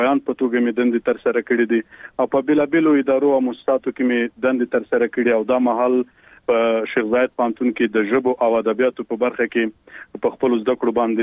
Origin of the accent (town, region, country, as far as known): Khost, Afghanistan; born there